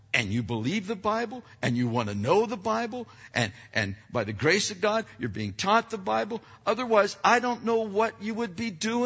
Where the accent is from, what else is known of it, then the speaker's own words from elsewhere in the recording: Pennsylvania, United States; now in Rialto, United States; like when I grew up in Pennsylvania that I always wanted to go. Lord, if you ever move me out of, Rialto, move me someplace greener.